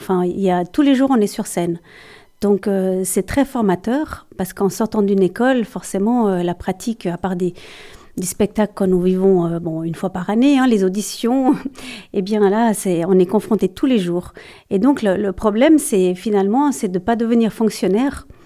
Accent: Geneva, Switzerland; je suis retournée chez moi à Genève

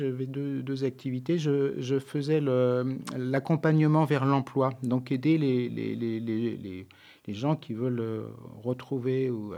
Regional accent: Saint-Mandé, Île-de-France, France; born there; Oui, alors moi, je suis né dans le Val-de-Marne, à Saint-Mandé, qui est dans la banlieue parisienne.

